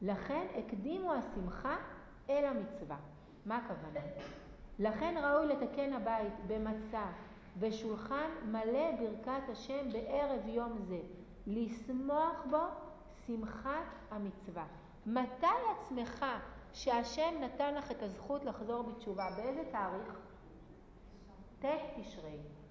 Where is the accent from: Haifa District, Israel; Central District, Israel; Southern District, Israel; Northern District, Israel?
Southern District, Israel; Kiryat Gat; תמיד יש לי תמונה, אני מקריית גת.